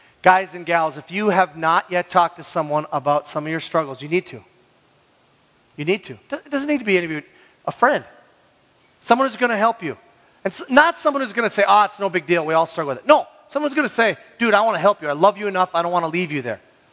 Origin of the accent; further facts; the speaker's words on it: Minnesota, United States; I was raised in the Iron Range.